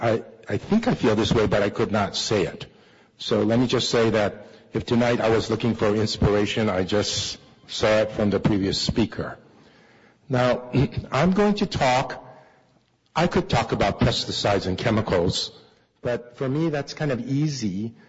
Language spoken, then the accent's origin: English; Maui, Hawaii, United States; So the general talk is, I come from Maui, and we fought for a moratorium.